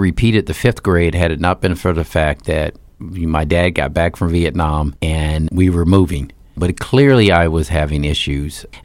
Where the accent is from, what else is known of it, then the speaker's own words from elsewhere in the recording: Valdosta, Georgia, United States; born there; Well, I was born in Valdosta, Georgia, which a lot of people don't realize, because I grew up in the military. My dad moved around a lot. We moved around.